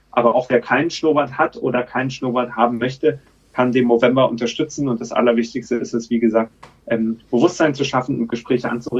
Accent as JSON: {"language": "German", "region": "Berlin", "country": "Germany", "tie": "born or raised there", "moved": "as an adult", "lives_now": "London, United Kingdom", "said": "sitze aber in London, in England, wo wir unser Europa-Hauptquartier haben. Und ich bin ursprünglich aus Berlin, habe dort eine typische Berliner Jugend in den 20ern verlebt"}